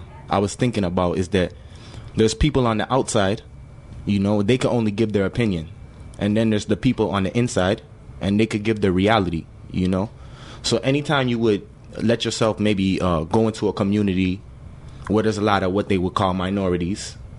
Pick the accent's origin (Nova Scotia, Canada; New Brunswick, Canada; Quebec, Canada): Quebec, Canada; Montreal; in certain neighborhoods like me, I'm from Elmhurst, St. Jack Street, NDG, you know.